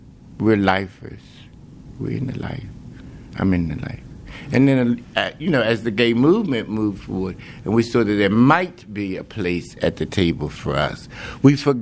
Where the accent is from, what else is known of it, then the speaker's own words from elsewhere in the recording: Philadelphia, Pennsylvania, United States; Remember, segregation was running rampant here in Philadelphia during that time. So I was from North Philly.